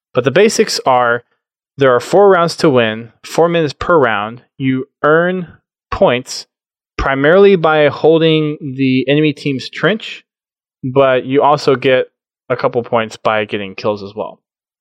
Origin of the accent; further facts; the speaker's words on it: Texas, United States; This next one is the Alamo Riverwalk in San Antonio, Texas, my home state.